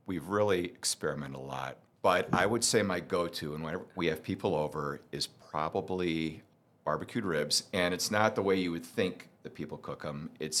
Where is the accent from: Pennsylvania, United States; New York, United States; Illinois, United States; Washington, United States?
Illinois, United States; Arlington Heights; Grew up outside of Chicago in a town called Arlington Heights, which is a northwest suburb of Illinois.